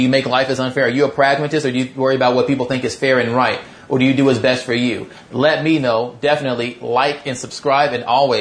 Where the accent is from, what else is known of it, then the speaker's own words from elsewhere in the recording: Mississippi, United States; I didn't grow up rich. I grew up dirt poor. I had nothing. I grew up in Mississippi. It's like the lowest, poorest state in the nation.